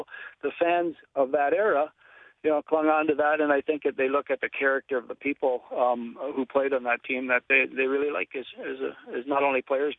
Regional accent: St. Jacobs, Ontario, Canada; I went up to my hometown of St. Jacobs today

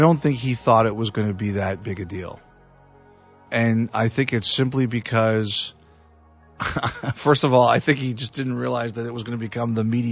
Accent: Toronto, Ontario, Canada; we're from the Toronto area.

